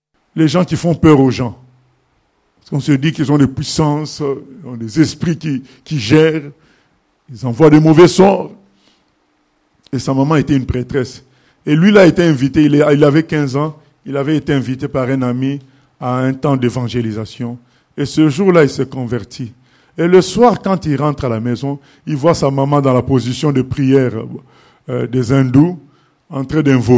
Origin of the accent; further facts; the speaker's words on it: Morocco; now in France; je me souviens quand je venais du Maroc, j'étais arrivé en France, au Maroc, nous, on n'était pas dans la logique de ministère.